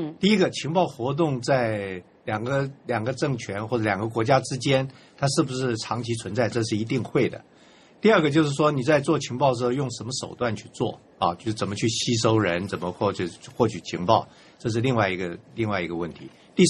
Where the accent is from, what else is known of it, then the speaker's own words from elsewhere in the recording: Taiwan; 我们台湾这边也最近好像对11职等以上的公务员禁止他们到大陆去了